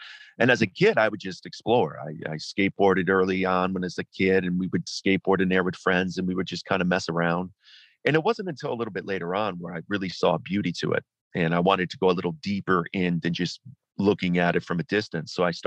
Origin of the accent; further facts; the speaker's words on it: Cleveland, Ohio, United States; Well, I grew up in Cleveland, Ohio, Rust Belt section of America, for those who are not aware.